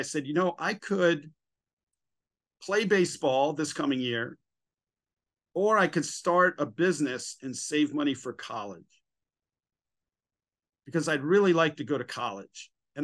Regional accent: New Jersey, United States; now in South Carolina, United States; So I was blood, but I grew up in New Jersey, and here I am back in South Carolina in this town.

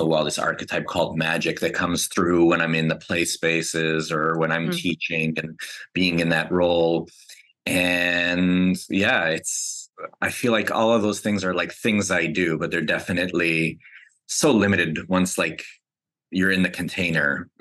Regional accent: Canada; growing up in Canada, you're Canadian, you're very nice and polite.

